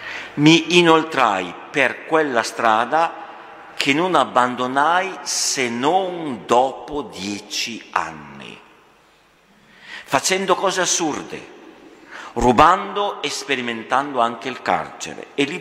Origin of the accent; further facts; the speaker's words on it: Cremona, Lombardy, Italy; sono di Cremona.